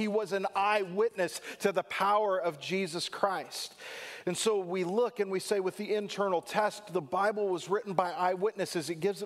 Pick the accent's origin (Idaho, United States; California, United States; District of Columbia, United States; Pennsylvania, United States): California, United States; I'm from California and we do things differently there